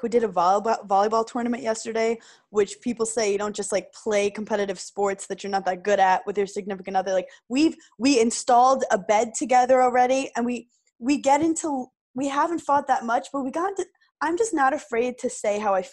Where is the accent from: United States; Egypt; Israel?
United States; Brooklyn, New York; I'm from Brooklyn